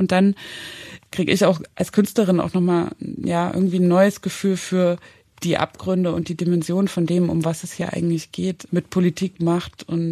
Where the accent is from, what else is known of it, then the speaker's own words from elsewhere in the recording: Zwickau, Saxony, Germany; also ich bin ja in Zwickau geboren und aufgewachsen